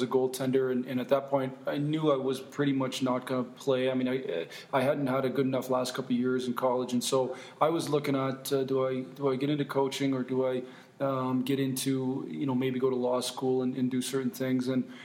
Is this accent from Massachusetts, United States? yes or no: no; Michigan, United States; I grew up in Michigan, and I had the opportunity to go to a couple of those